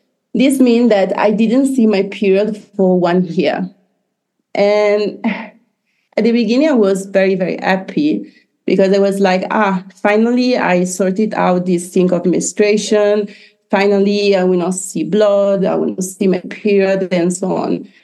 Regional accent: Italy; I come from Italy

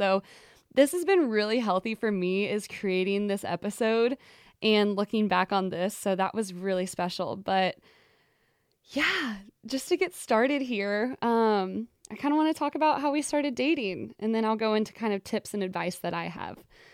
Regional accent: Texas, United States; Yes, I grew up in Texas, where it was like a country bar

